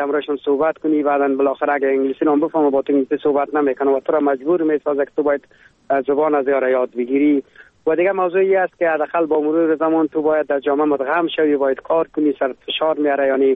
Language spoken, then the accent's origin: Persian; Afghanistan; now in Germany